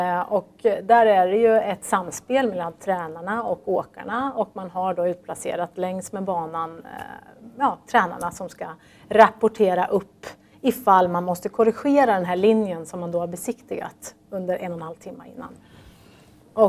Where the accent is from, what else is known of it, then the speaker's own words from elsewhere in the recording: Norrköping, Östergötland, Sweden; Det kanske beror på att jag kommer från Norrköping. Det är ju ingen alpinmäcka på så vis.